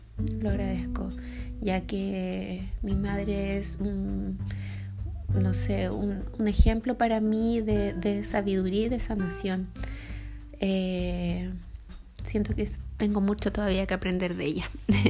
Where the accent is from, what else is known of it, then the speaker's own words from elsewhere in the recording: Punta Arenas, Magallanes, Chile; nací en el sur, bien en el sur. Más específicamente, nací en Punta Arenas. Así es que sí, soy chumanga.